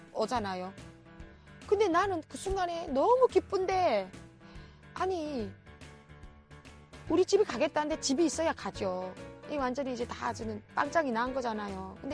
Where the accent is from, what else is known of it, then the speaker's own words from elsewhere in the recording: North Korea; now in South Korea; 나 북한 사람이고